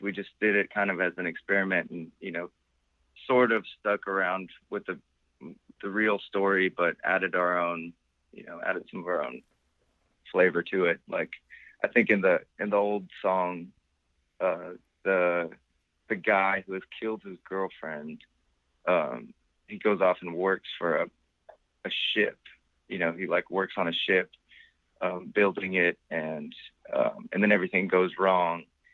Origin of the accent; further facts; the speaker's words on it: Denver, Colorado, United States; I grew up in Denver, and it just wasn't, you know, it didn't seem like a thing that I'd ever seen before.